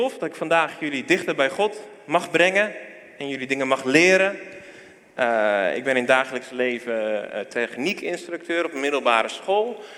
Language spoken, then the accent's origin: Dutch; Hardinxveld-Giessendam, South Holland, Netherlands; now in Werkendam, Netherlands; We zijn er 2 jaar geleden zijn we erheen verhuisd. We komen eigenlijk uit Hardingsveld.